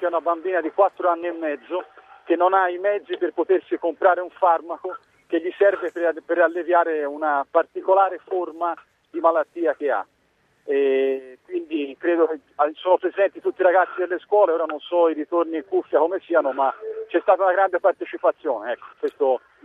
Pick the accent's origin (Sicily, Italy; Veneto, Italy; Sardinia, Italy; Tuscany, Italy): Tuscany, Italy; io vengo dalla Toscana